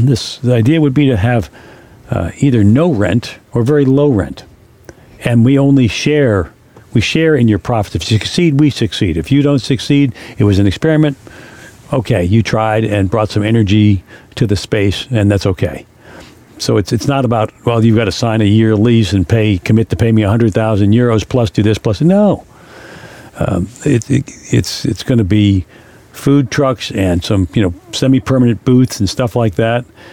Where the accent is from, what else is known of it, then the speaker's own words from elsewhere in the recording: New York City, New York, United States; I grew up in New York City, and so, you know, if the sound of human beings bother you, then New York is not a good choice for you.